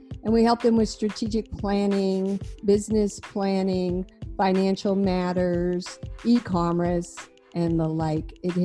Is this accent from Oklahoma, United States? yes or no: no; Los Angeles, California, United States; I grew up in Los Angeles, California. My family still lives there.